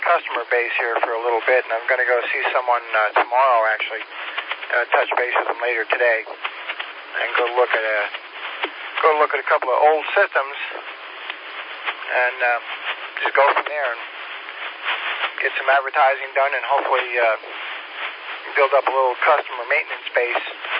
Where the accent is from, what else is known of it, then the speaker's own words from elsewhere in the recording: New York, United States; moved away as an adult; No. I grew up on Long Island. I've had my calls for, since the late 80s.